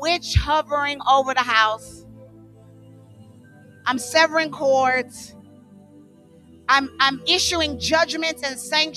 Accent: Florida, United States; I'm from Florida. I'm used to the blue, you know, kind you can snorkel in.

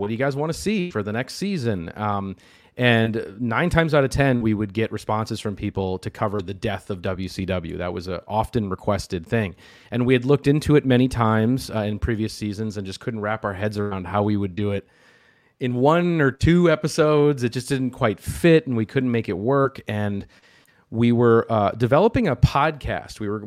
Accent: Minneapolis, Minnesota, United States; I grew up in Minneapolis. Nitro came through a lot

